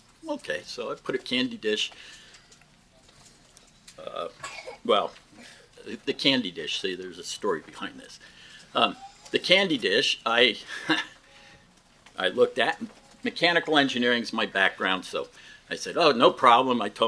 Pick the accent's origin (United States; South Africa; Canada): United States; California; also born or lived in Dorothy; I'm out from the West Coast, and my early years were here at Dorothy, and my father was transferred in sales to the West Coast. And so in 1964, we went to California, and I went through high school and college.